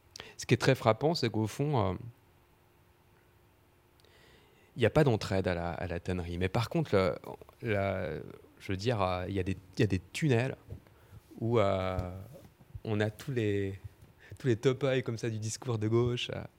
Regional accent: Audincourt, Bourgogne-Franche-Comté, France; Moi, j'ai grandi à Audincourt.

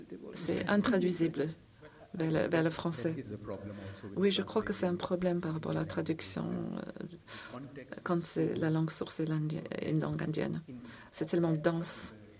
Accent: Malaysia; je suis malais, parce que je viens de la Malaisie.

